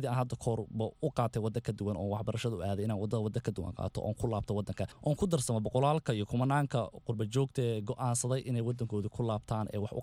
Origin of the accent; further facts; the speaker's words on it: Beled Hawo, Gedo, Somalia; moved away; also born or lived in Mogadishu / Kenya; waddankan wax yar baan joogay, 5 sano baa hadda lagu sii socdaa intaan imaaday. Aniga waxaan ku dhashay miyiga magaalada Baladxaawo. Magaalada Baladxaawo ayaan waxbarashadeeda hoose iyo madarasada kusoo dhigtay, kadibna waxaan u gudbay magaalada Muqdisho